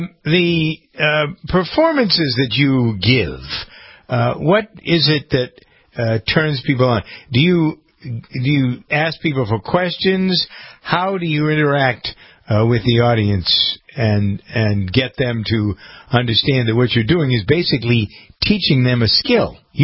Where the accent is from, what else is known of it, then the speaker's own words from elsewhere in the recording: Framingham, Massachusetts, United States; And, I live in Framingham. I've lived in Framingham all my life.